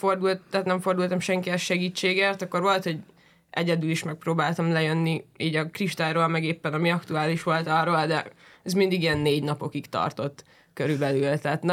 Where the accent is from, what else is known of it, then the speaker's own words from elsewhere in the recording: Budapest, Hungary; Igen, én pesti vagyok. Így belvárosi, 9 kár. Úgyhogy 9. kerületbe járok suliba.